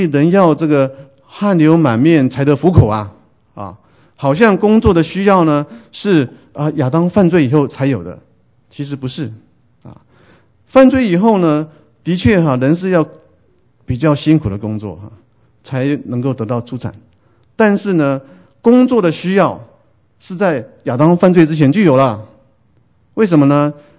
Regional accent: Taiwan; 我记得小时候在台湾哈

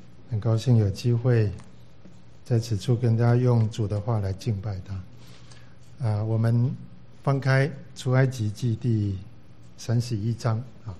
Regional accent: Taiwan; 我来自台湾，台湾校园书坊出版社的总编辑。

